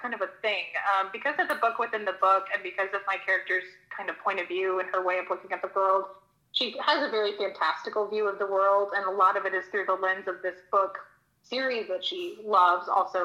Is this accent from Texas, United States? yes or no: yes; Texas, United States; I'm from Texas. I'm not from Michigan.